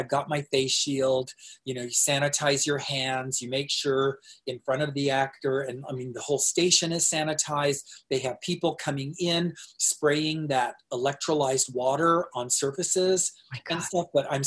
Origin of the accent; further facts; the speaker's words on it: Tempe, Arizona, United States; So in 1986, I'm from Arizona and in Tempe, and a girl I know called me